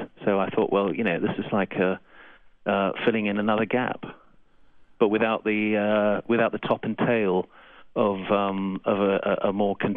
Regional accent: Edinburgh, Scotland, United Kingdom; Well, we're from the same city. We're both from Edinburgh.

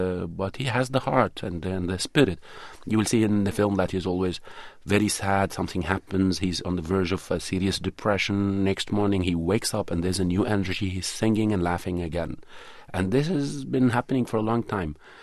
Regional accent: Homs, Homs Governorate, Syria; Homs, my hometown, is like, you know, everybody asks, where does the rainbow start? Where does the jokes? And where's the spring of jokes? The spring of jokes is Homs.

